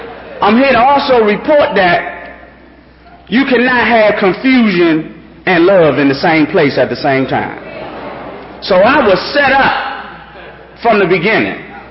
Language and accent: English; Washington, District of Columbia, United States; I grew up in Washington, D.C., up on Emerson Street, Northwest, big house on the corner. About three or four Muslim families lived in that house.